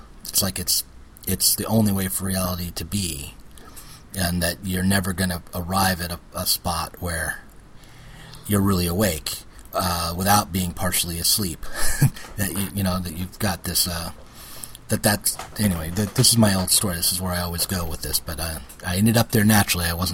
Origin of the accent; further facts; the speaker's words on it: United States; you know, I'm an American and the idea of being whole and being successful in my career